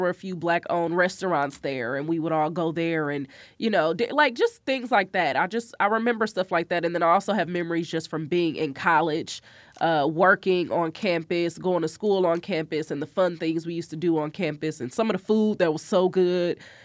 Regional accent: Midwest, United States; she felt like it was really unique that our story was based in the Midwest and that we're from the Midwest.

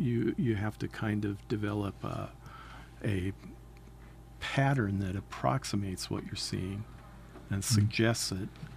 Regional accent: Glenrose Prairie, Washington, United States; You know, I grew up in Glenrose Prairie, and I hardly recognize it now.

